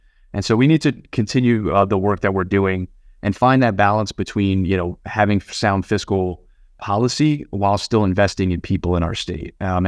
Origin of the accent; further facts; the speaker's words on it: New Haven, Connecticut, United States; I mean, I grew up in New Haven, between New Haven and West Haven. A lot of the folks in my community, you know, never owned a home.